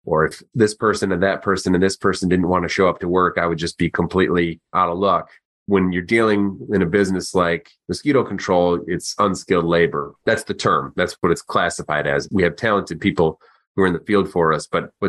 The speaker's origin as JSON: {"language": "English", "region": "Michigan", "country": "United States", "lives_now": "Chicago, United States", "said": "I'm from Chicago. I'm from Michigan originally, but then I lived in Chicago for 15 years now."}